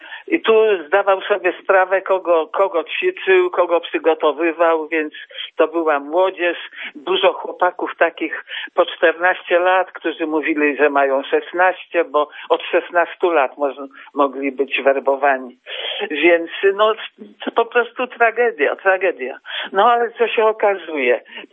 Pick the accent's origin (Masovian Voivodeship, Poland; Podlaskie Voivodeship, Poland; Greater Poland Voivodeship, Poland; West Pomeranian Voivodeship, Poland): Masovian Voivodeship, Poland; Warsaw; jestem z Warszawy